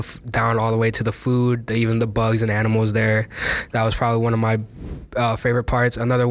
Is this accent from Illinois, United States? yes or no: yes; Waukegan, Illinois, United States; I'm from Waukegan, Illinois, and I'm a current sophomore here at Monmouth.